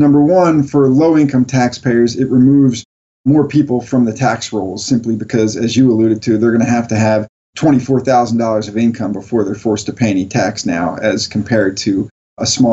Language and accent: English; Colorado, United States; now in New York, United States; Yeah, I'm from Colorado, so this is actually fairly balmy